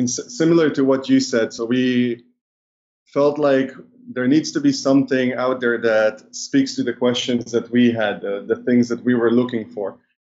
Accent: Netherlands; also born or lived in Israel; yeah, so I'm originally from Israel. Okay. So both my parents are from Israel. I was actually born in the Netherlands and lived in between the two countries growing up.

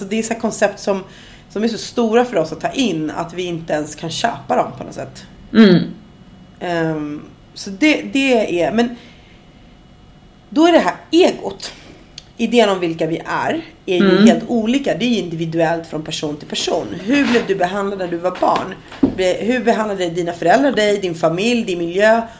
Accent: Sweden; Jag är svensk och jag har latinamerikansk påbrå

